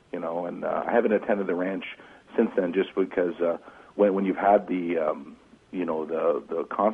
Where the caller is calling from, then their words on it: Canada; I'm actually calling from Canada, and it's quite cold here too